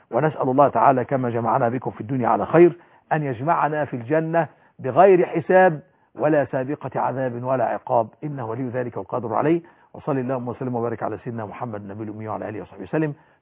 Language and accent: Arabic; Egypt; بلدنا مصر